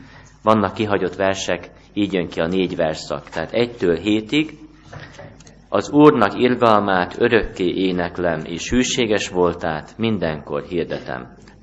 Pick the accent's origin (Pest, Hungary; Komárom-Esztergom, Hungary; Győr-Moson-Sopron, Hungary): Pest, Hungary; a Pasaréti gyülekezetből, amúgy pedig egy kis falucskából, a híres Szentmártonkárta mellől származom